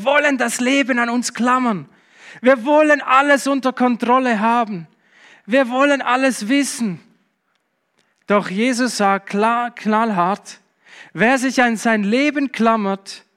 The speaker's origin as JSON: {"language": "German", "country": "Switzerland", "said": "wer sind wir Schweizer? Wir sind Brüder und Schwestern."}